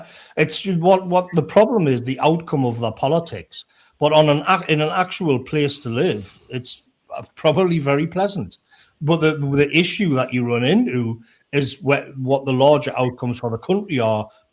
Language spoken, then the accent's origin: English; North East England, United Kingdom; when I was growing up in North Tyneside and stuff